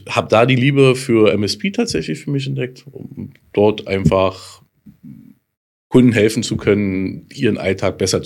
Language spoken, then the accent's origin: German; Berlin, Germany; Ich komme aus Berlin, waschechter Berliner tatsächlich, werde 47 Jahre alt.